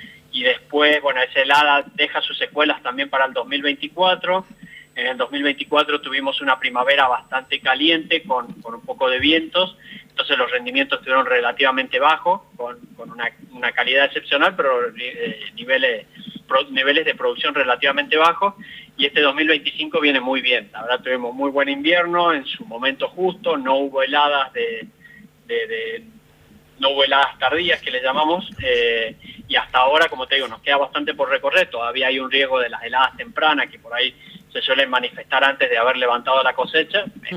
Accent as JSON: {"language": "Spanish", "region": "Mendoza", "country": "Argentina", "lives_now": "Cafayate, Argentina", "said": "Soy de Mendoza y hace 10 años estoy trabajando para el grupo."}